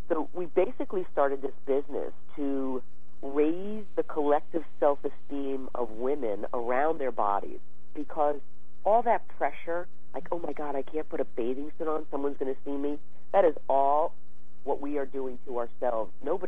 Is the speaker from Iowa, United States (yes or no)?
no; Connecticut, United States; And I lived on the East Coast. I'm from Connecticut.